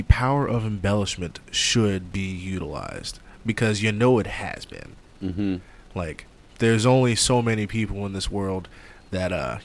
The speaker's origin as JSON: {"language": "English", "town": "Virginia Beach", "region": "Virginia", "country": "United States", "tie": "born or raised there", "also_born_or_lived": "Cape Charles", "said": "So I was born in Virginia Beach."}